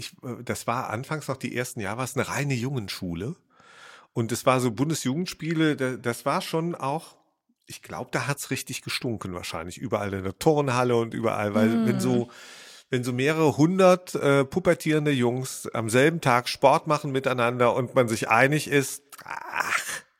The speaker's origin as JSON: {"language": "German", "region": "Rhineland", "country": "Germany", "said": "ich bin ja Rheinländer, ne?"}